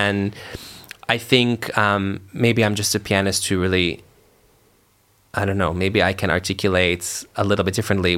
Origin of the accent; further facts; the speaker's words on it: Massachusetts, United States; Yeah, I'm from Massachusetts, and I love to drive.